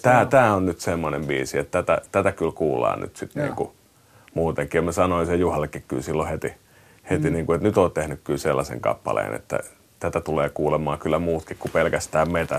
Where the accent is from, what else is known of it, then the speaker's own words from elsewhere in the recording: Lahti, Päijät-Häme, Finland; Mä olin Lahdesta kotoisin.